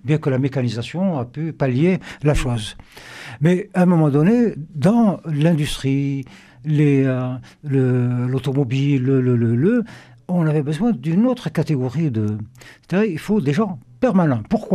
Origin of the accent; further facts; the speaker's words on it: Algeria; Moi, je suis algérien, je suis né en Algérie, j'ai toujours vécu en Algérie.